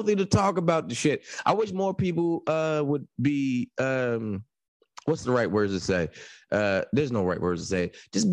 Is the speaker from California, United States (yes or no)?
no; New Jersey, United States; I am a Capricorn from Jersey.